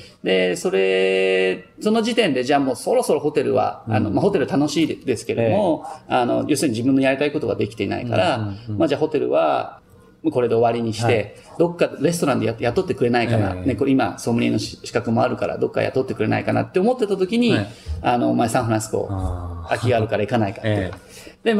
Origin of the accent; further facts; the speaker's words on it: Tokyo, Japan; moved away as an adult; now in United States; まあ僕はあの東京で生まれ育って28年間、はい、で14年前にアメリカに来たんですけども